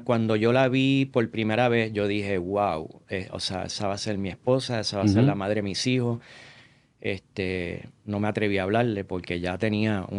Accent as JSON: {"language": "Spanish", "country": "Puerto Rico", "said": "Mucha gente está con prisa, mucha gente no sale de su zip code. Yo vengo de ahí cerquita de Isabela"}